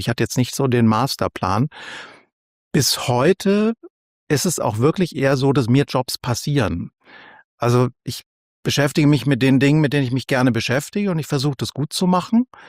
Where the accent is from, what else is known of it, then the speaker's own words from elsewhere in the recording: Bavaria, Germany; so als Franke, da ist ein Schlawiner